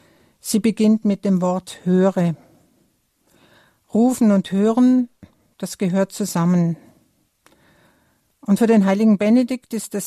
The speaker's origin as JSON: {"language": "German", "town": "Lindenberg im Allgäu", "region": "Bavaria", "country": "Germany", "tie": "born there", "said": "Geboren bin ich in Lindenberg im Allgäu."}